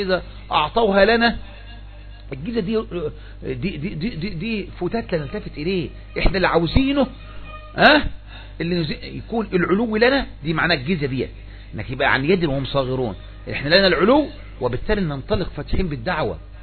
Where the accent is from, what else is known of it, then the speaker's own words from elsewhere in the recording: Egypt; وإحنا الحمد لله عندنا يعني كمصريين فيه يعني نباهة إلى نوع لحد ما